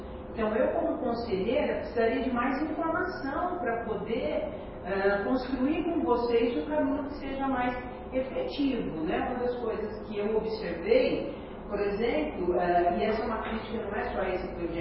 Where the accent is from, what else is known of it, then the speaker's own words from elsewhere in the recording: Mauá, São Paulo, Brazil; eu sou de Mauá